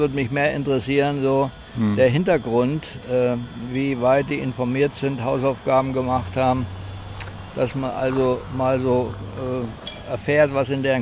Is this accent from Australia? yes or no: yes; Australia; Also ich bin Australier und deswegen darf ich nur 90 Tage in der EU bleiben